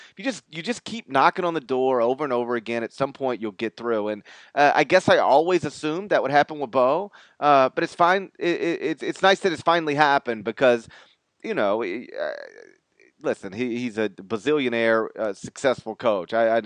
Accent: Memphis, Tennessee, United States; I used to have nightmares growing up in Memphis.

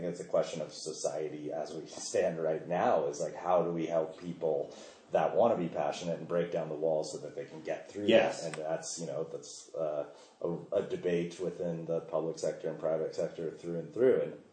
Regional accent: Squaw Valley, California, United States; Yes, so this is also part of growing up in Squaw Valley.

